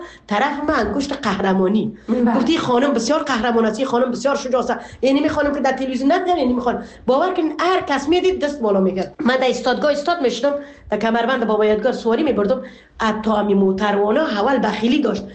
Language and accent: Persian; Afghanistan; now in Canada